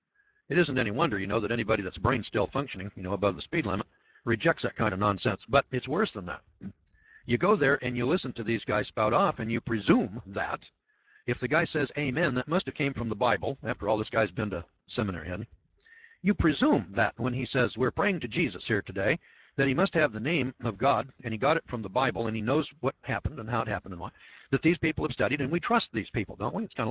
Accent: California, United States; I mean, I was raised here in America just like everybody else, and I was first introduced to religion in Mrs. Fernleaf's chapel.

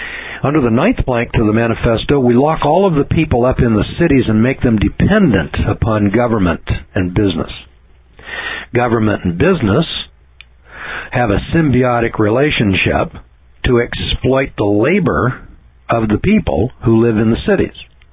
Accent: California, United States; I come from Northern California, where the redwood forest up there is owned by a few

